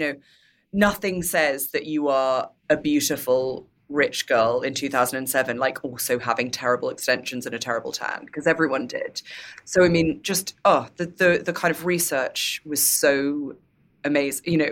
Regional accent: United Kingdom; but as a British person, I completely mortified.

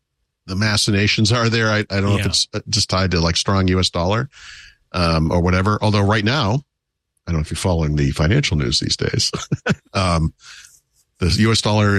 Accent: United States; also born or lived in Massachusetts; You can't, as an American, travel somewhere to buy cheap tech and bring it home.

